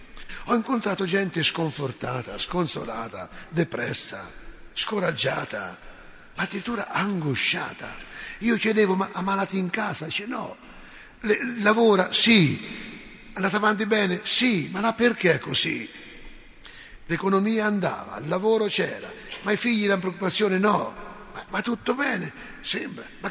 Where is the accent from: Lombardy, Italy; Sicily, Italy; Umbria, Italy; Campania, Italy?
Umbria, Italy; sono italiano, sono umbro, sono italiano.